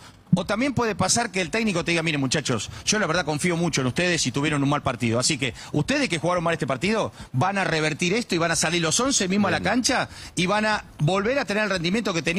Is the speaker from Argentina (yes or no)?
yes; Argentina; lamentablemente, como somos los argentinos